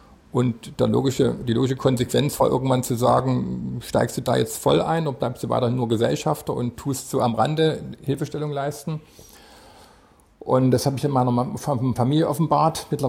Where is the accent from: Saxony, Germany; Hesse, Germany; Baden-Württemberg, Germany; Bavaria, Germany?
Saxony, Germany; Chemnitz; Ich bin 1953 geboren in Chemnitz und ja, bin hier zur Schule gegangen, habe hier irgendwann mein Abitur gemacht in Chemnitz und dann hat es mich logischerweise irgendwo anders hingezogen und habe dann in Freiberg studiert, Verfahrenstechnik.